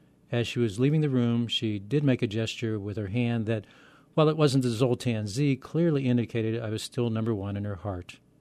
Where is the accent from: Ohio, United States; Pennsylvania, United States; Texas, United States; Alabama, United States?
Pennsylvania, United States; Pittsburgh; I wrote an op-ed piece for my hometown Pittsburgh Post-Gazette